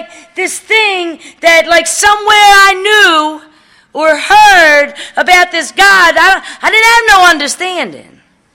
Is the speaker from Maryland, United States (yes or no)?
yes; Baltimore, Maryland, United States; And I'm from the Baltimore area.